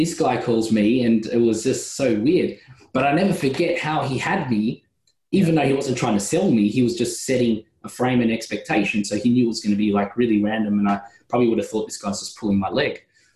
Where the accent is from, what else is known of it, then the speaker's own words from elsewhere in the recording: Australia; accent: Australian; I'm all the way down here in Australia. You can probably tell by my accent.